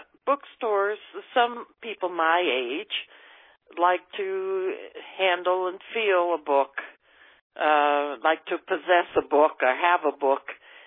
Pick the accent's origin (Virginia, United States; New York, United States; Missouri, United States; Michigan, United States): Virginia, United States; Haymarket; I am from Haymarket, Virginia. I am 73 years old